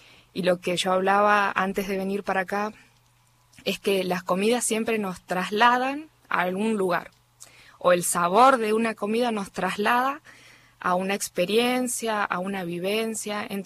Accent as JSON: {"language": "Spanish", "region": "Salta", "country": "Argentina", "said": "Yo soy de Salta"}